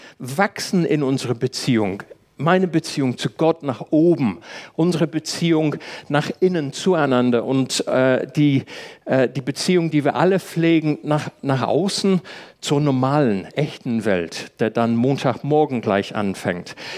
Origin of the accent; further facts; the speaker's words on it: England, United Kingdom; now in Germany; Ich war die Tage in England, dort, wo ich herkomme, wieder mal Linksfahren üben.